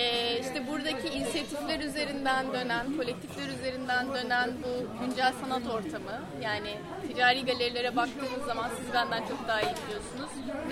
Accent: Istanbul, Turkey; now in Izmir, Turkey; İstanbul'dan geldik. Biz ikimiz de İstanbulluyuz. Hala İzmir'e tam yerleşmiş değiliz.

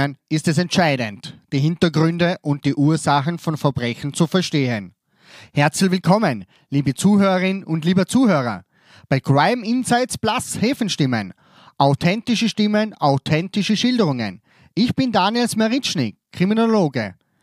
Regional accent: Vorarlberg, Austria; du darfst eben Dialekt da reden, weil dann wird es vielleicht ein bisschen anstrengend für dich, wie für mich als Vorarlberger.

